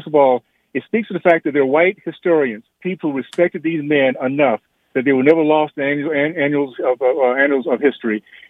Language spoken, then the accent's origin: English; Deep South, United States; I can say that personally because I grew up in the Deep South when things were not as great as they are today.